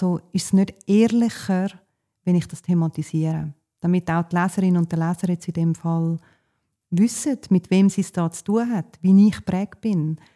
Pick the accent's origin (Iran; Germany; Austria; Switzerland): Switzerland; Ich bin in der Schweiz aufgewachsen, ich bin geprägt von der Schweiz. Ich bin im christlichen Land aufgewachsen, auch wenn nicht religiös